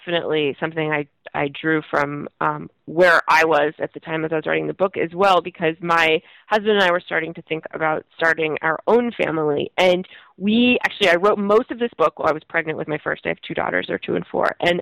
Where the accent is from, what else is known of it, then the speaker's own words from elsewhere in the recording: Brattleboro, Vermont, United States; I grew up in Brattleboro, Vermont, which is a place that was kind of in many ways colonized by the first wave of a lot of anti-war activists